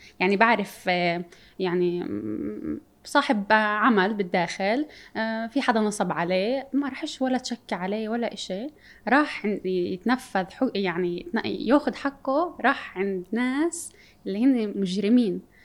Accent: Palestine; انه لا احنا وطنيين، احنا فلسطينيين، احنا جزء من هذا الشعب

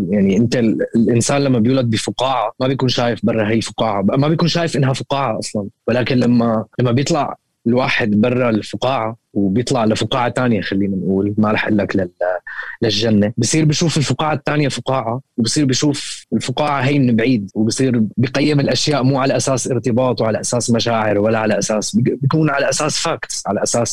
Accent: Syria; للأسف نحن كسوريين، إن كان كسوريين وإن كان كبشر

